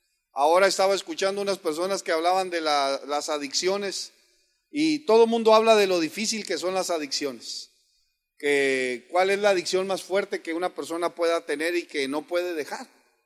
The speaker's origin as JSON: {"language": "Spanish", "country": "Mexico", "said": "Desgraciadamente nosotros traemos un estigma como mexicanos que hay mucha pereza en México."}